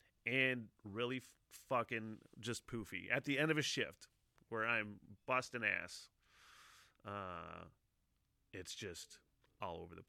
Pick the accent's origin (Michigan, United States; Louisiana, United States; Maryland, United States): Michigan, United States; Kalkaska; That my hometown, woo, my hometown is a weed mecca, kind of for Michigan, for the state almost. I mean, one of, probably, but up until this point, historically, just a small, beat down, fucking middle of nowhere town in the middle of nowhere, northern Michigan